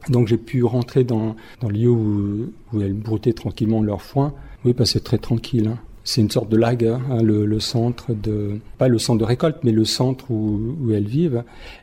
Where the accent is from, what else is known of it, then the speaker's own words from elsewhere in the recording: Switzerland; Je suis suisse et italien. Donc européen aussi, même si la Suisse ne fait pas partie de l'Europe.